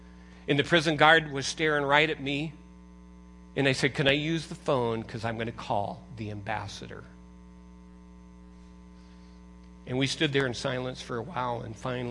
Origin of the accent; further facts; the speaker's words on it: United States; I'm an American, and I have certain rights.